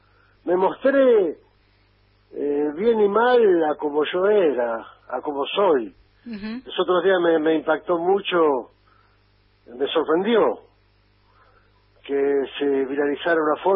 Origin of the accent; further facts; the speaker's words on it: San Miguel del Monte, Buenos Aires Province, Argentina; porque yo en San Miguel del Monte, que es mi ciudad de origen, no me decían